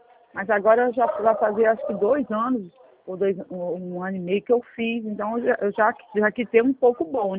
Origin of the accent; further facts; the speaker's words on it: Cariacica, Espírito Santo, Brazil; Não, eu sou de Cariacica.